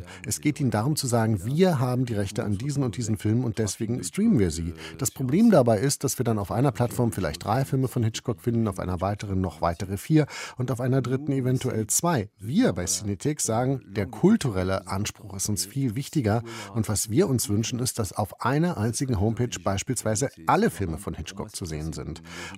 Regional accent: France; ich als Franzose bin stolz darauf

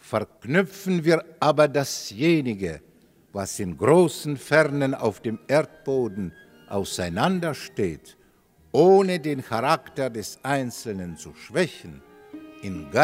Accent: Russia; now in Germany; Россия моя родина. Russland ist meine Heimat. Deutschland ist meine Wahlheimat.

